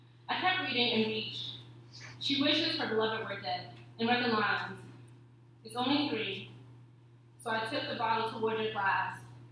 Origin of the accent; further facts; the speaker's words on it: New York, United States; Growing up in the New York metro area, I've had the opportunity to meet lots of artists, writers, and celebrities.